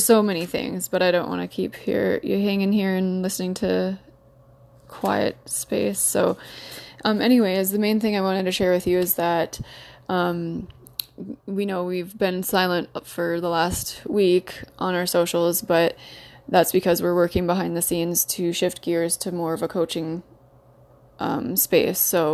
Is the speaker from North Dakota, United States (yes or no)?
yes; North Dakota, United States; I grew up in North Dakota, where a lot of us are really proud of doing everything the hard way.